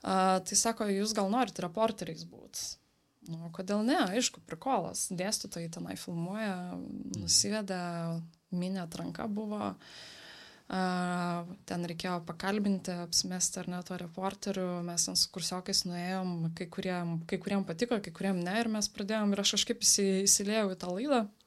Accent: Nida, Klaipėda County, Lithuania; aš pati iš Nidos

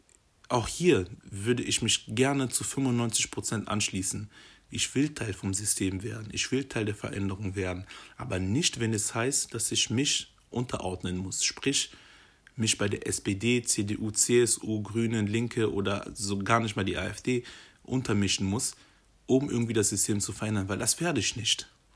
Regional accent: DR Congo; now in Germany; Kongo sind meine Wurzeln, meine Heimat. Nicht falsch verstehen. Ich verleugne nicht meine Heimat. Ich bin da geboren und bin teilweise da groß geworden.

